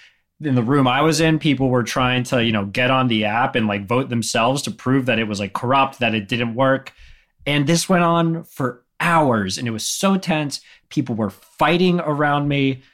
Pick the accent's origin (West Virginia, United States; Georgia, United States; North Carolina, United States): North Carolina, United States; I went to the North Carolina GOP convention. Because they were having it here in my hometown